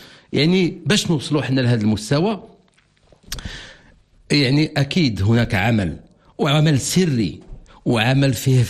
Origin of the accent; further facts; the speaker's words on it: Morocco; ولكن أنا فقط كمغربي كنتكلم